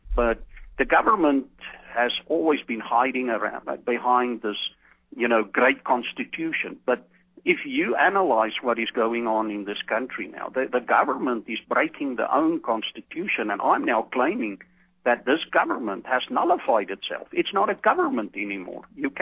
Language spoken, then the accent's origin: English; United States; as a fellow American